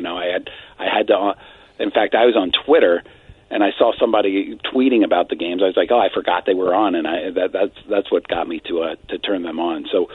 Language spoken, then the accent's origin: English; Washington, United States; I mean, I grew up in Washington, right?